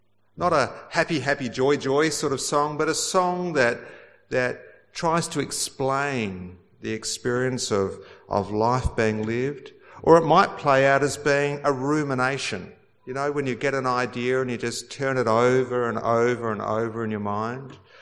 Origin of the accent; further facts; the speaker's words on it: Australia; And friends, that's really what being an Australian is all about.